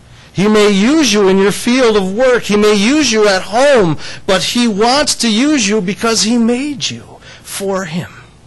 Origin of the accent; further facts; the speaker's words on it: Canada; I'm from Canada, and every day there's things in Canada that you can see.